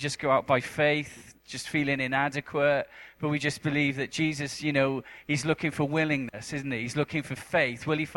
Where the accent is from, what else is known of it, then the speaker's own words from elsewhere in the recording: Wales, United Kingdom; accent: Welsh; Are you guys understanding my accent, or is it really difficult? Eventually, your brain will like reconfigure to Welsh somehow.